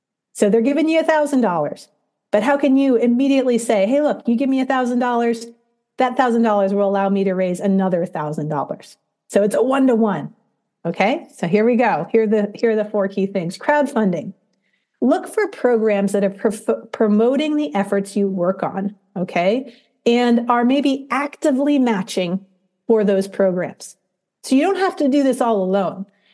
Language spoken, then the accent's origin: English; Oregon, United States; I'm from Oregon in the United States.